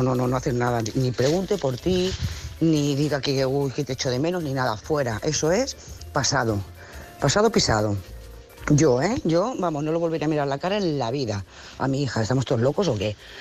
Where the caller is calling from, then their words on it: Lloret de Mar, Catalonia, Spain; de Lloret de Mar.